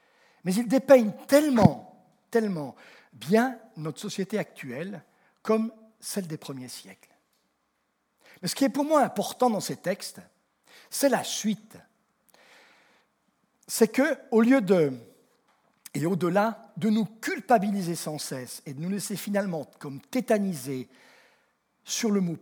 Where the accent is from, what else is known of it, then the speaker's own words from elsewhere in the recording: Lyon, Auvergne-Rhône-Alpes, France; Je suis lyonnais, hein, entre autres.